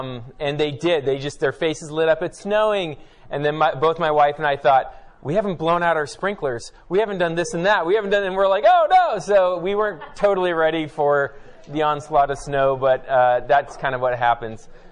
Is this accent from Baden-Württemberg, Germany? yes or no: yes; Baden-Württemberg, Germany; I grew up in Germany, and in Germany on Sundays, in this little farming town, there's maybe five, it's in Condern, Germany, about 20 minutes from Basel, Switzerland, about 20 minutes from France.